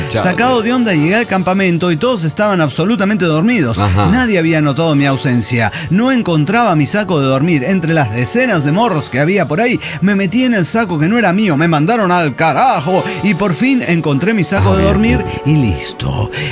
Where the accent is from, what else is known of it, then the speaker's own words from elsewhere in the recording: Ecuador; En mi tierra linda, el Ecuador, con un amigo fuimos a un campamento que duró casi un mes